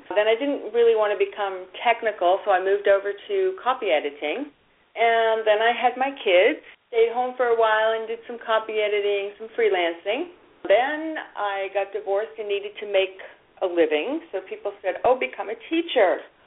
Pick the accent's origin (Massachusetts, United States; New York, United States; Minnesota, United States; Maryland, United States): Massachusetts, United States; Boston; Okay, well, I live in Northern California, although I am a Bostonian originally.